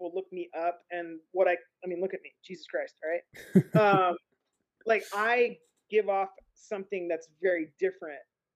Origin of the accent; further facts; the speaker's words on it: Seattle, Washington, United States; I grew up in Seattle and it's obscenely white there.